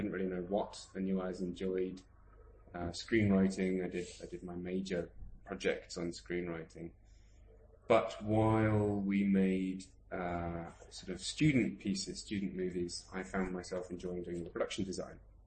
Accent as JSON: {"language": "English", "town": "Margate", "region": "South East England", "country": "United Kingdom", "tie": "born or raised there", "said": "my hometown, which is a tiny little village called Margate, just outside London"}